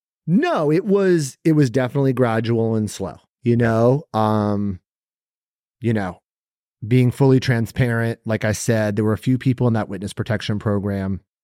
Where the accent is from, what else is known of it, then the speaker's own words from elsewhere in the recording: Los Angeles, California, United States; Like for me, like I said, born and raised in Los Angeles, really small private school.